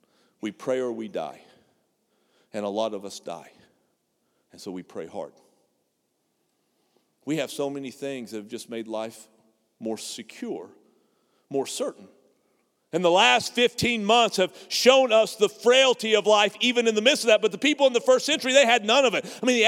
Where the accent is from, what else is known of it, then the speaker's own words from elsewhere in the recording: Texas, United States; I grew up in the Texas Panhandle, small rural town.